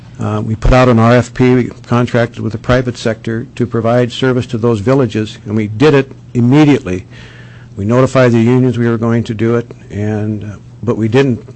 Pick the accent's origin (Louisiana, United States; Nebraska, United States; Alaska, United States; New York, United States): Alaska, United States; I remember I'm from Prince of Wales Island, and I used to go from Hollis down to Seattle at that time.